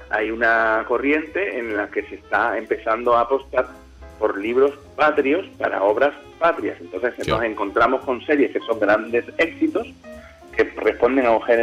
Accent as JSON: {"language": "Spanish", "region": "Andalusia", "country": "Spain", "said": "que somos gaditanos ejercientes, ¿no? Queremos lógicamente que se grabe aquí en nuestra provincia."}